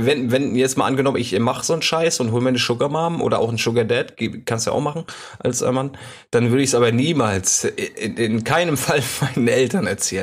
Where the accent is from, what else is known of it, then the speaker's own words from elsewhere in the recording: Northern Germany, Germany; Aber ich komme aus dem Norden.